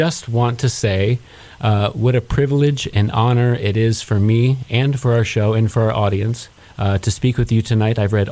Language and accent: English; Detroit, Michigan, United States; but also as someone who is from the Motor City. I'm from Detroit. I am an auto worker, third generation.